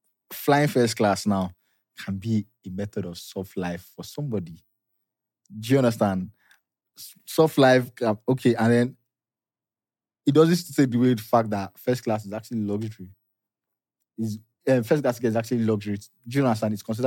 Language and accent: English; Nigeria; As a Nigerian, you know that's proper luxury.